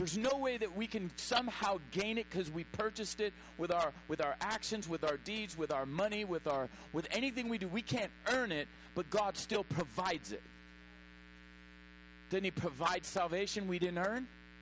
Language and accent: English; Oceanside, California, United States; I used to think just because I'm from Oceanside, we had something.